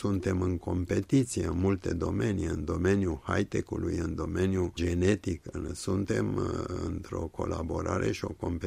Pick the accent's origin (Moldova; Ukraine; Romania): Romania; accent: Romanian; nu vă gândiți ce accent am, accentul meu e românesc